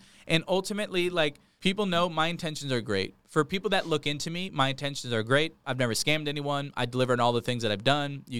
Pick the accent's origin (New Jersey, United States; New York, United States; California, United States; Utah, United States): New Jersey, United States; Bayville; I'm 26 years old. I'm from Bayville, New Jersey.